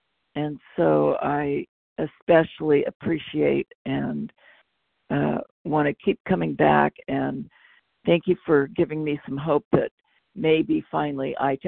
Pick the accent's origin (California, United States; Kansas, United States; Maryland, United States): California, United States; from California.